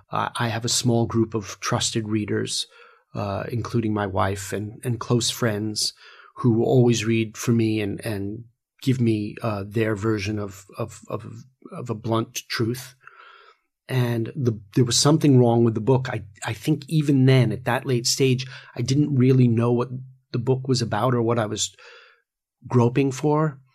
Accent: England, United Kingdom; also born or lived in New York; although I'm a New Yorker, I spent a lot of my childhood in England.

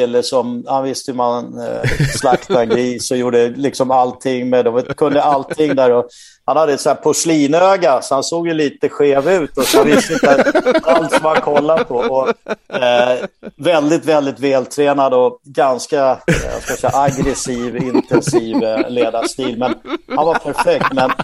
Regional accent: Sweden; och för mig som svensk fick man ha

